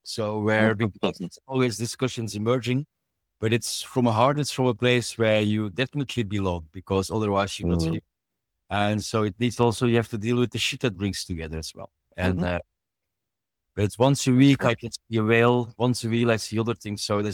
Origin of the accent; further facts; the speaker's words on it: Belgium; now in Canada; I'm originally from Belgium. So … is a Belgian little Asterix and Obelix guy that only moved over to Canada now about 8 years ago.